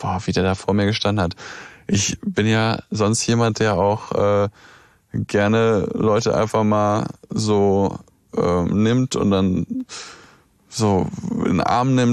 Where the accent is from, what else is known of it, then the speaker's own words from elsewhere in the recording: Bonn, North Rhine-Westphalia, Germany; Ich komme ja gebürtig aus Bonn und wir haben als Kinder Kastanien gesammelt.